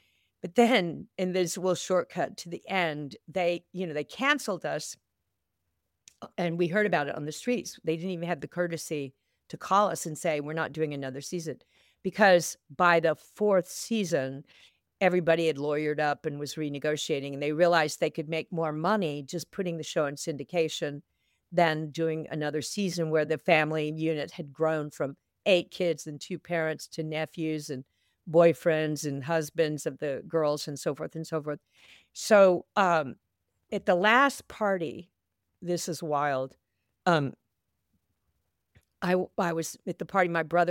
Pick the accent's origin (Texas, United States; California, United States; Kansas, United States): Texas, United States; I'm from Texas. I'm from Middle America.